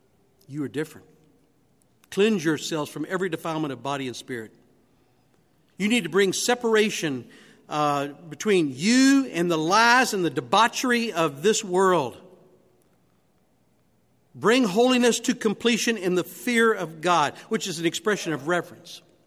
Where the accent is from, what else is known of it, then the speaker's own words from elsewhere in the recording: Kentucky, United States; Now, they eat that stuff with great delight because they're Indian. I'm Kentuckian.